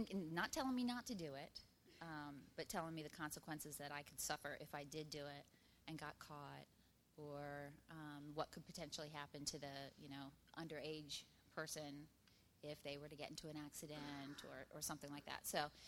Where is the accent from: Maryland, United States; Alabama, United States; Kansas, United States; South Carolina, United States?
Maryland, United States; I grew up in Maryland. Crabs and beer.